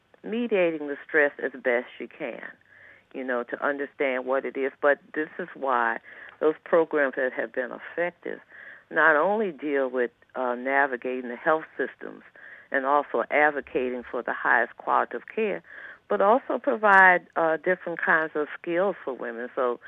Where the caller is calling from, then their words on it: Georgia, United States; I'm calling from Georgia, and so we haven't had all of the benefits of the Affordable Care Act in terms of expansion of Medicaid.